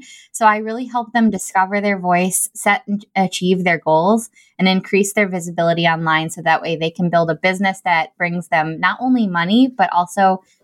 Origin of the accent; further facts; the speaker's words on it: Rockford, Illinois, United States; I'm from Rockford, Illinois, which is at the very top middle of Illinois in the States.